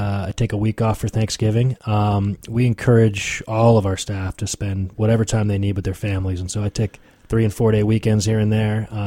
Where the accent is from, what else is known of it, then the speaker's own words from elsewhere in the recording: Berkeley, California, United States; born there; also born or lived in Japan / Westchester, New York / Dallas, Texas; I've grown up all over the place, actually. I was born in Berkeley, California, moved to Japan for kindergarten through fifth grade, went to middle school in Westchester, New York, high school in Dallas